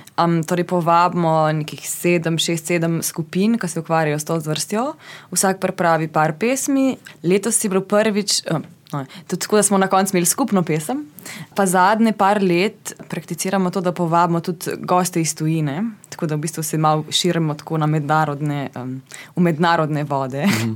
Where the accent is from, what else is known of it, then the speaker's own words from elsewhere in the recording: Cerknica, Inner Carniola, Slovenia; v bistvu krajevni smo pravzaprav iz Cerknice.